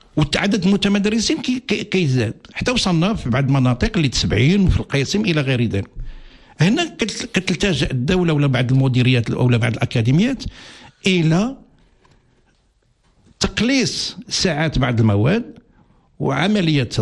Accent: Morocco; اذا الرقم ديال البطاله عندنا في المغرب نقص

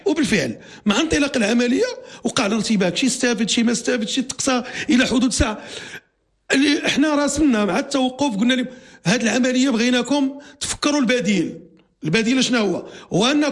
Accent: Morocco; المحطات ديال الوقود ولات كتزايد عندنا في المغرب

